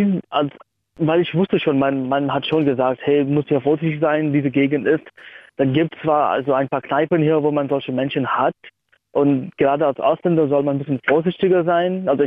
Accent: Mumbai, Maharashtra, India; now in Berlin, Germany; Ich komme aus Indien und bin Student hier in Berlin seit 6 Jahren.

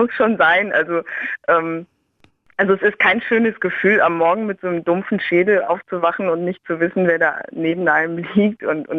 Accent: Berlin, Germany; wo er dann fragte, wo ich herkomme, und ich so, ja, hier aus Berlin

